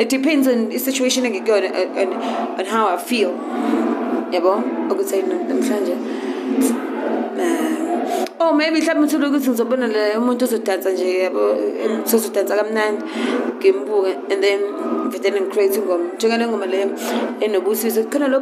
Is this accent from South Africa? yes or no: yes; Durban, KwaZulu-Natal, South Africa; So, I do, I'm from Durban. What do you expect?